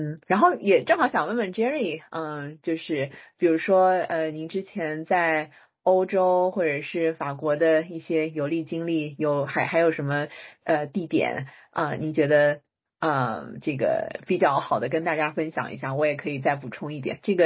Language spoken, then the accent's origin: Chinese; Suzhou, Jiangsu, China; born there; 因为我自己是出生在苏州的